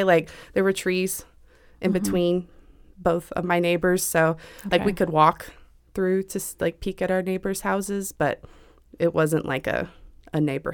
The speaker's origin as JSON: {"language": "English", "town": "New Kent", "region": "Virginia", "country": "United States", "tie": "born or raised there", "also_born_or_lived": "Richmond", "said": "So, I mean, I was born in Richmond, St. Mary's, if you want to be specific. But that's I grew easy. Up in New Kent"}